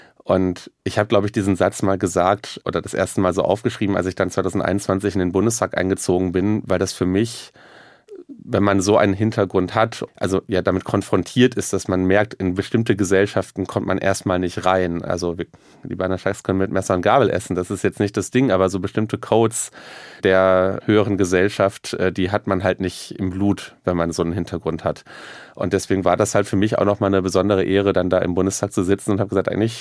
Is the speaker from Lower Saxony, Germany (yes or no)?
no; North Rhine-Westphalia, Germany; Einige kennen ja, also gerade im Ruhrgebiet, wo ich herkomme